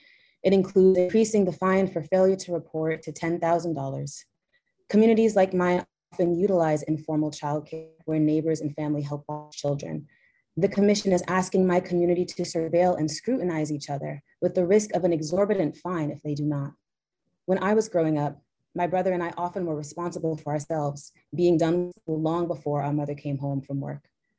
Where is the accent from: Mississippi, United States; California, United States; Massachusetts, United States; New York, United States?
Massachusetts, United States; Boston; I am a Black woman. I was born and raised in Dorchester.